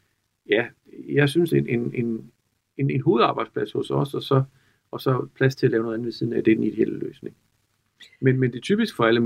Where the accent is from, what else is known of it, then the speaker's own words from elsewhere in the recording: Vejle, Region of Southern Denmark, Denmark; Jeg kommer fra Vejle oprindeligt.